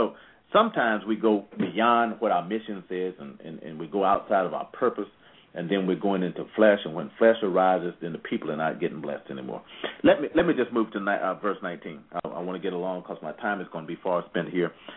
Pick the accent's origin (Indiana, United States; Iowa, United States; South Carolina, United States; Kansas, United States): South Carolina, United States; Darlington; also born or lived in Sumter, United States; I grew up in the Church of God down in Darlington, South Carolina, Sumter, South Carolina, and I had very wise teachers.